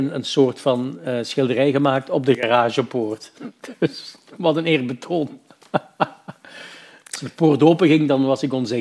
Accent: Hasselt, Flanders, Belgium; Ja, ik vond dat ik toch als Hasselaar...

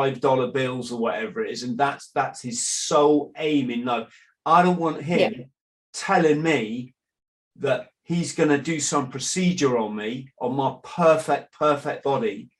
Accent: England, United Kingdom; In England, I'm an Englishman, it goes back to our Magna Carta.

